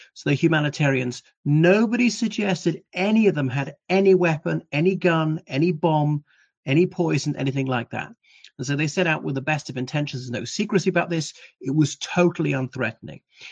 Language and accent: English; Ireland; o everybody … from Ireland.